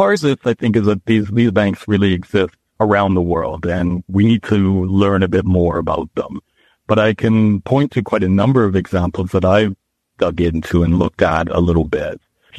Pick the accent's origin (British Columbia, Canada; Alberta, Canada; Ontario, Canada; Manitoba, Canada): Alberta, Canada; I'm Canadian, I'm from Western Canada, from Alberta.